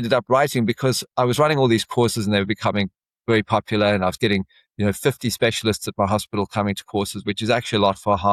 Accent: South Africa; now in Australia; So I grew up in South Africa. You would have never guessed from the accent.

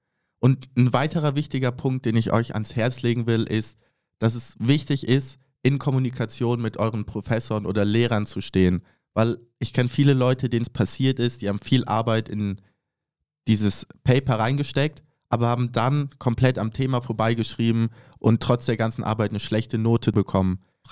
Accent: Germany; ich studiere auch im dritten Semester BWL. Ich bin 20 Jahre alt, komme ursprünglich aus Deutschland, aber lebe praktisch mein ganzes Leben schon in Zug.

